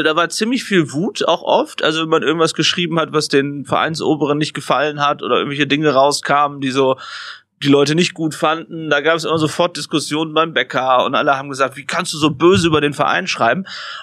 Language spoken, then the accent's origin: German; Emden, Lower Saxony, Germany; In Emden, in meiner Heimat.